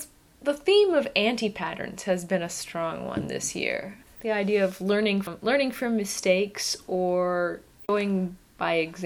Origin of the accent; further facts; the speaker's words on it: United Kingdom; Yes, as a British...